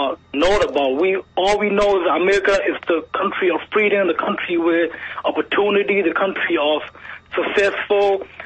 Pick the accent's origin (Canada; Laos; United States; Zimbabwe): Laos; moved away; I'm from Laos. I've been here 8 years